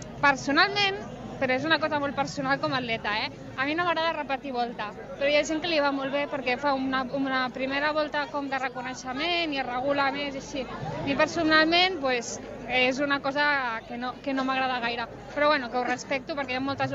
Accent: Sitges, Catalonia, Spain; com no, Sitges, pues, he fet primera, que, bueno, que personalment estic molt orgullosa perquè és del meu poble.

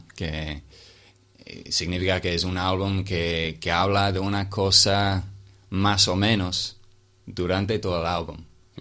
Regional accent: England, United Kingdom; also born or lived in France; Ah, soy de Inglaterra.

